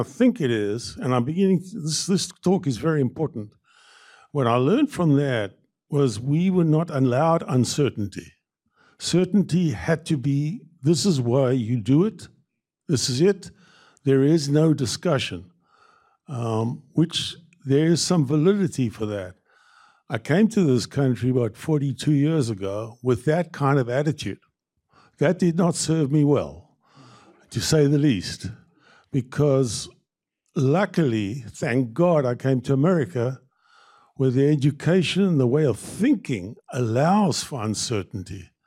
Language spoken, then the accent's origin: English; South Africa; I was brought up in South Africa, went to medical school in South Africa.